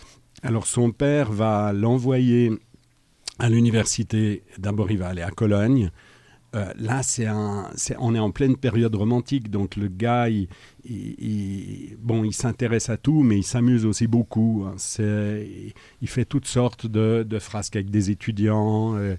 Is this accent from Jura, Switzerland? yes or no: no; Geneva, Switzerland; Je suis né à Genève. De la génération des tout jeunes qui ont vécu les années post-68 à Genève.